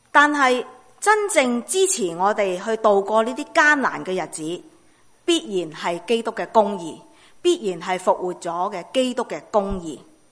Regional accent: China; 我是中国人，我要用什么说话来到去形容这种心情呢？

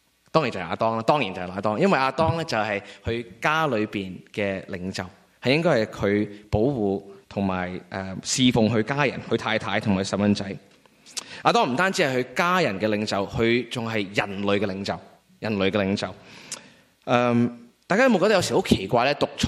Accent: China; 那我们其实想回作为中国人，中国人呢

